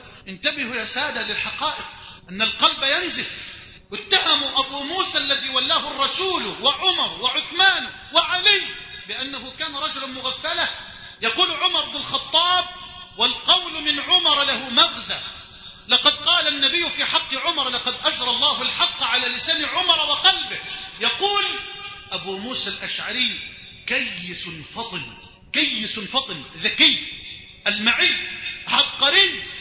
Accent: Egypt; بلدنا مصر

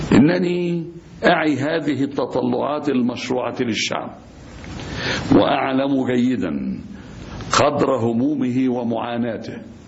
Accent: Egypt; وإنما كمصري شاءت الأخدار أن يتحمل مسؤولية هذا الوطن

